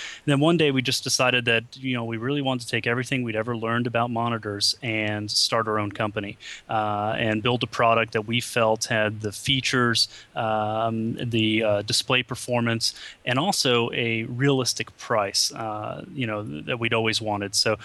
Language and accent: English; Flanders, Belgium; Yeah, I'm Belgian, and we're from the Flemish speaking part.